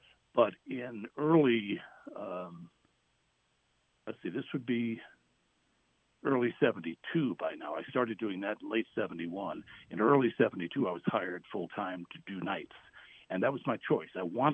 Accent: New Haven, Connecticut, United States; I grew up in New Haven. I went to Hill House. I went to Yale.

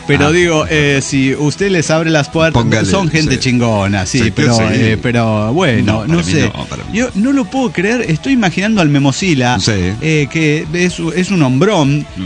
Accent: Mexico City, Mexico; now in Morelia, Mexico; Bueno, desde el año 1985 vivimos en la ciudad de Morelia. Somos originarios de Ciudad de México, mis tres hijos, mi esposo y yo.

